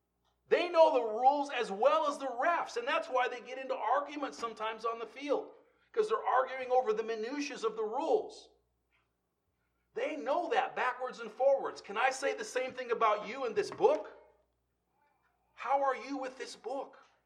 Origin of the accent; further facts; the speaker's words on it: Iowa, United States; I grew up in Iowa. I grew up on a farm. I know what it is to work in the fields.